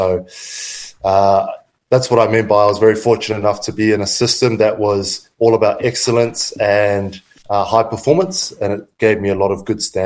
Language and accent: English; Auckland, New Zealand; Grew up in Auckland, New Zealand. I was your typical half-caste kid back in the day. Had an identity crisis.